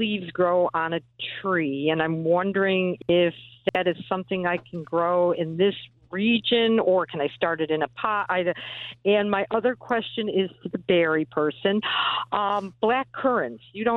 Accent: Pittsfield, Massachusetts, United States; I'm from Pittsfield, Mass, but yeah.

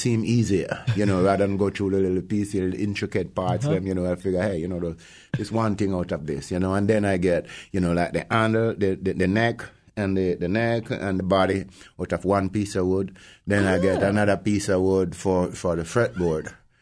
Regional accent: Jamaica; now in United States; I grew up in Jamaica, in the hills of Jamaica.

